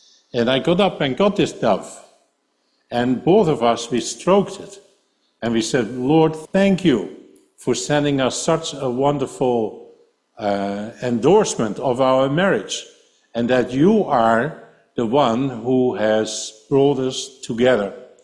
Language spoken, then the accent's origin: English; Netherlands; English is a second language; Maria originally is from East Germany, which used to be communist, and I'm from Holland. And we both met in Wales, in Swansea.